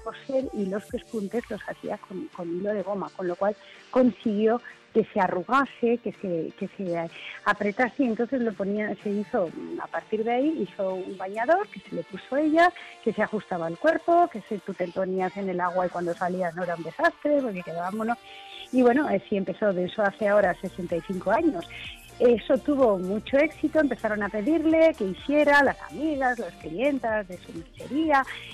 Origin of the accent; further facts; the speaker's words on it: Castellón, Valencian Community, Spain; nosotros somos de Castellón